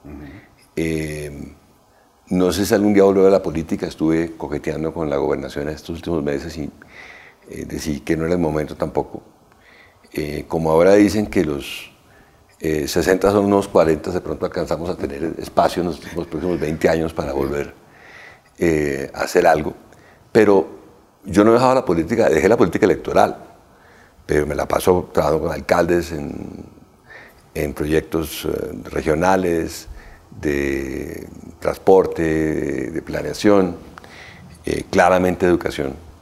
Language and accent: Spanish; Colombia; nos pasa a veces a los colombianos